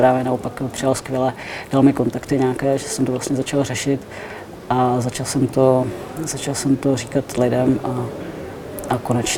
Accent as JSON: {"language": "Czech", "town": "Ostrava", "region": "Moravian-Silesian Region", "country": "Czechia", "said": "já pocházím z Ostravy. Tam bych řekl, že to je takový specifický region"}